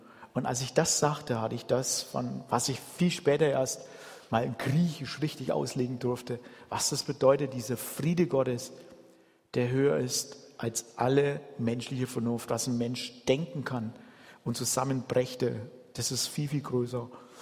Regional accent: Bavaria, Germany; born there; Aber grundsätzlich … geboren in Oberfranken, im Frankenwald.

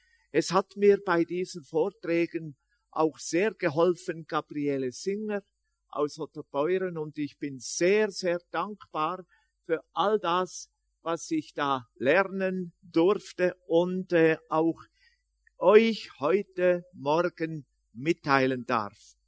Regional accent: Bern, Switzerland; accent: Bernese German; now in Austria; Ich als Schweizer kann das sagen, aber schon als einer, der 50 Jahre in Österreich tätig ist

